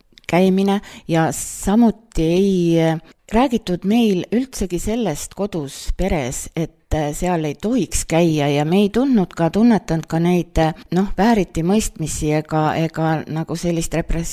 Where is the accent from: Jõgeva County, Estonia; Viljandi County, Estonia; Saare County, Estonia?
Viljandi County, Estonia; Suure-Jaani; now in Kolga-Jaani, Estonia; sündinud ma ei ole Kolgajaanis, ma olen pärit Suurejaanist ja lapsepõlve olen elanud Suurejaanis, nii et Kolgajaani viis mind elude juba ilisemal aastatel.